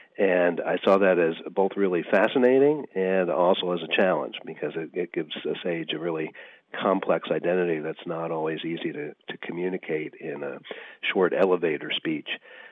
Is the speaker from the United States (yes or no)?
yes; New Jersey, United States; born there; I was born in New Jersey.